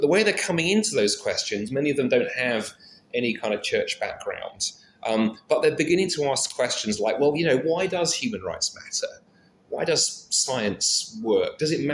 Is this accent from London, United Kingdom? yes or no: yes; London, United Kingdom; Not everywhere, but I'm a Londoner. So I grew up in South London.